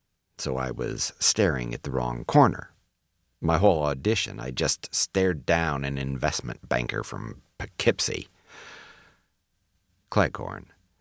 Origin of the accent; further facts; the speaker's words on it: Australia; I grew up in Australia, so I couldn't even call there and tell my family